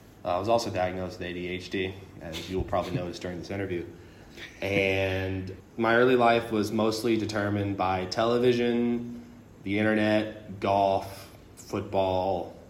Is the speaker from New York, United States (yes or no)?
no; Katy, Texas, United States; also born or lived in Houston; I am born and raised in Houston, Texas, raised in Katy, Texas. I grew up in Katy